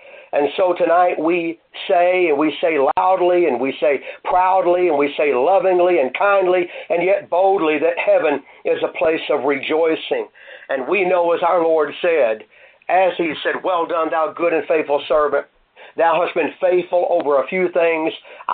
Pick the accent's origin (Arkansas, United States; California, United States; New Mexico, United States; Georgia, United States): Arkansas, United States; Pocahontas; My family enjoyed a little reunion this past October in my hometown of Pocahontas, Arkansas, for the 84th birthday of my mother.